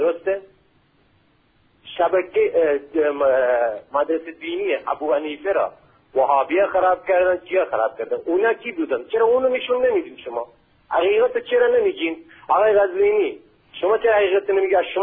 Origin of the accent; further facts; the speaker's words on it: Sistan and Baluchestan, Iran; من خودم بچه بلوچم اینجا در واقع دارم کار میکنم